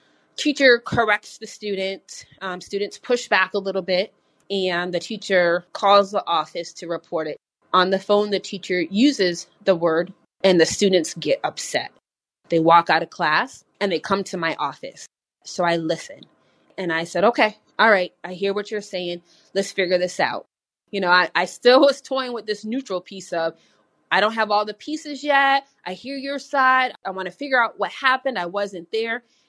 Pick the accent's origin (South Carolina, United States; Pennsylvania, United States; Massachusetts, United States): Massachusetts, United States; Springfield; born and raised in Springfield.